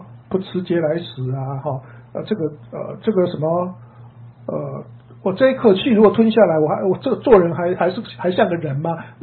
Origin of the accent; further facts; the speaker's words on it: China; 因为我是中国人，比较不会跟人家打招呼。